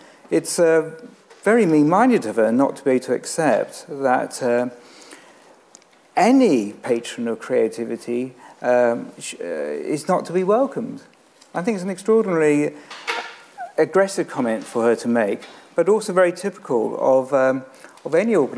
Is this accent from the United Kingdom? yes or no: yes; Scotland, United Kingdom; I call her Moore because I'm Scottish.